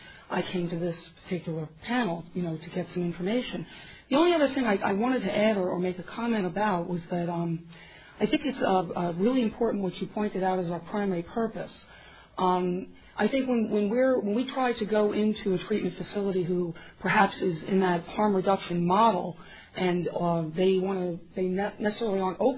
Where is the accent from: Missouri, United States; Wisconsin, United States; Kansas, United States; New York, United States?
New York, United States; St. James; I am an alcoholic, and I'm from St. James, Long Island, New York.